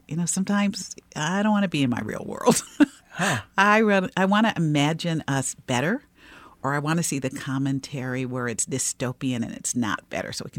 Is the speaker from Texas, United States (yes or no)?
no; Cleveland, Ohio, United States; But I wanted to see something more than my backyard in Cleveland.